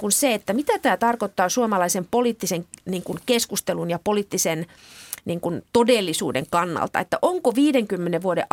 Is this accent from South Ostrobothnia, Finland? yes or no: no; Kemi, Lapland, Finland; Kasvoin Kemissä